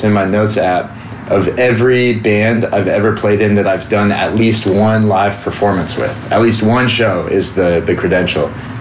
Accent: Pacific Northwest, United States; I'm from the West Coast, Pacific Northwest, so we're kind of like remote, kind of stuck up there.

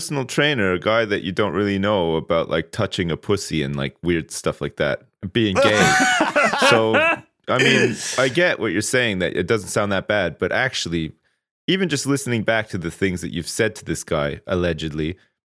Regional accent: Ottawa, Ontario, Canada; I grew up there. I was born there. I was born on June the 5th, 1980 at Riverside Hospital, which is still there.

